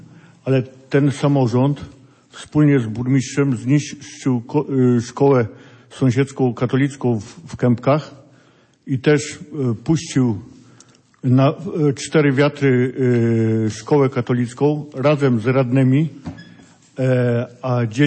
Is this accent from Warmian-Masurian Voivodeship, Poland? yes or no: no; Jazowo, Pomeranian Voivodeship, Poland; Tak, jestem ze wsi Jazowo